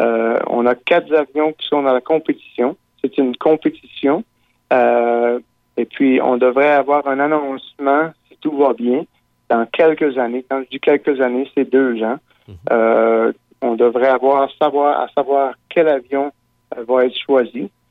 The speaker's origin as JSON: {"language": "French", "region": "Quebec", "country": "Canada", "said": "je viens de Gaspésie, d'un petit village."}